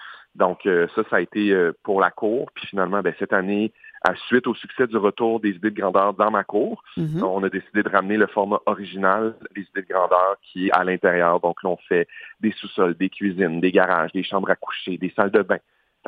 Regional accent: Chicoutimi, Quebec, Canada; now in Montreal, Canada; Puis je viens du Coutimi. J'ai déménagé. Je me suis envenu à Montréal pour les études, pour aller étudier en théâtre.

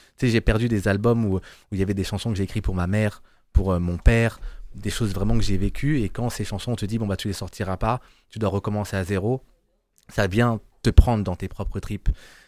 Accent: Cameroon; La fierté, tu sais, moi je suis Camerounais, les Lions.

